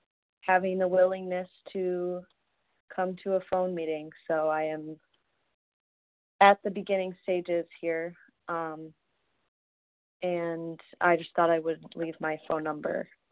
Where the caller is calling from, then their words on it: Minneapolis, Minnesota, United States; From Minneapolis, Minnesota.